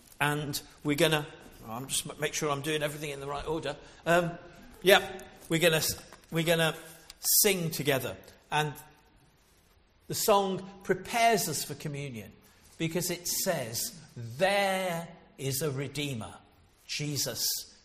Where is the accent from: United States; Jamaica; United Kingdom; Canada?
United Kingdom; Coventry, West Midlands; I live only up in Exhall and have local connections. I was born and brought up in Coventry, so I'm a local lad.